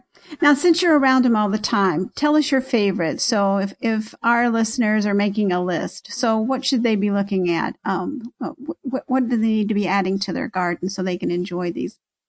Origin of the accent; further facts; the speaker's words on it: Tennessee, United States; Well, I'm from Tennessee, and so when I hear distill, I have a whole other picture in my mind